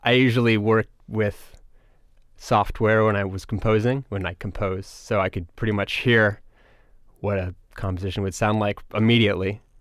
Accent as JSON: {"language": "English", "town": "Oberlin", "region": "Ohio", "country": "United States", "said": "I'm from Oberlin."}